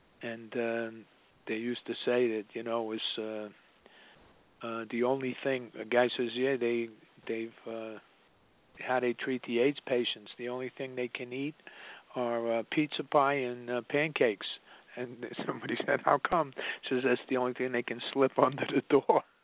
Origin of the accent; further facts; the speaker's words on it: United States; I don't think it's because I'm white. I think it's because I'm American.